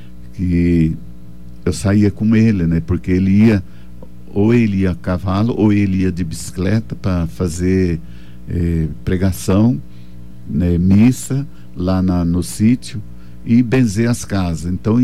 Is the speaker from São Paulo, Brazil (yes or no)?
yes; Guararapes, São Paulo, Brazil; born there; Eu nasci no estado de São Paulo, uma cidadezinha por nome Guararapes. É a noroeste, é. A noroeste, no dia 17 de maio de 1944, 4 horas da manhã.